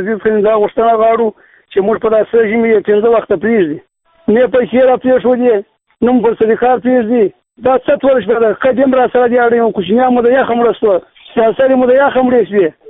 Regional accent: Badghis, Afghanistan; now in Bandar Abbas, Iran; زه د افغانستان یم، د بادغیس ولایت یم، د غورماشت ولسوالۍ یم، د خیشکیانو د کلي یم. … په بندر عباس کې خستېږم.

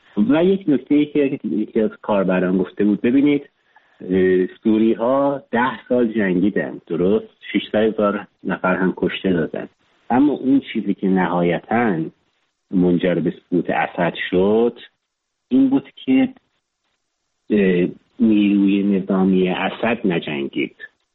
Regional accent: Mazandaran, Iran; من خودم مازندرانیم

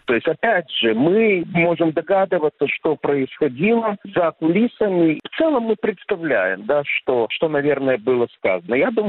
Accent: Ukraine; У меня в паспорте было написано, что я украинец, в советском паспорте.

